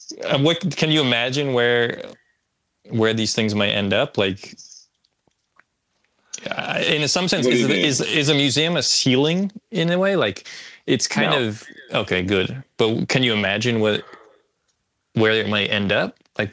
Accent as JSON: {"language": "English", "town": "Wayne", "region": "New Jersey", "country": "United States", "tie": "born there", "said": "I live in Rutherford, New Jersey, but I was born in Wayne, New Jersey."}